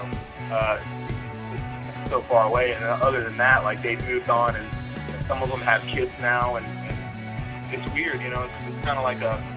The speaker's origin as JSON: {"language": "English", "town": "Virginia Beach", "region": "Virginia", "country": "United States", "said": "because I come from Virginia Beach, which is like really small kind of suburbs, and then you know there's like the ocean front, and there's not a whole lot there. It's really close-knit"}